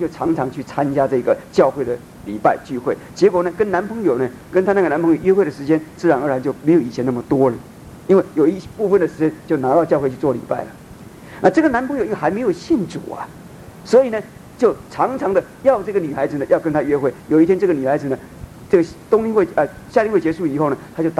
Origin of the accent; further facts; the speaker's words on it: Fujian, China; 我们闽南人呢、啊、有一句话说假定弄方啊